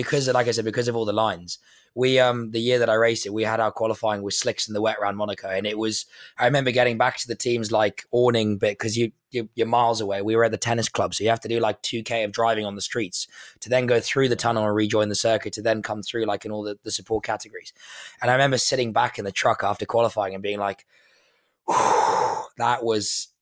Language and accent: English; South Africa; Well, of course, I'm South African. I'm going to choose Cape Town, aren't I?